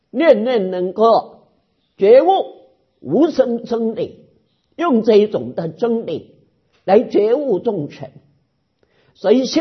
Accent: China; 我们中国人听的就中国语

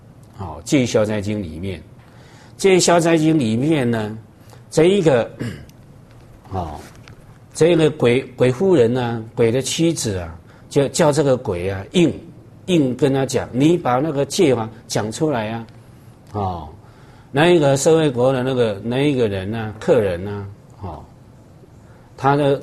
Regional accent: China; 我们中国人的习惯就是长跪。

